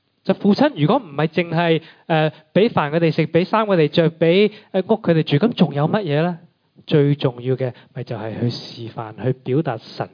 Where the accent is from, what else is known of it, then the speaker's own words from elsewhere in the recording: United Kingdom; 我哋喺英国大嘅，中文又普普通通嘅